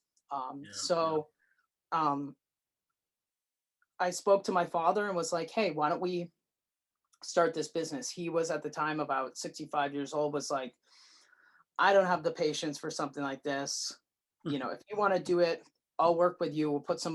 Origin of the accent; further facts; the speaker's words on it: Stowe, Vermont, United States; The origin is I grew up in Stowe, Vermont, where we're located. My parents have a brick and mortar ski shop.